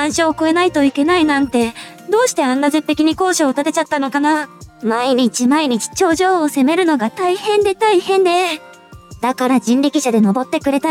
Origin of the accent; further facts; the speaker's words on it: Otaru, Hokkaido, Japan; 地元小樽で生活していて身近に起こったことを淡々と紹介していくゆるい5分番組です。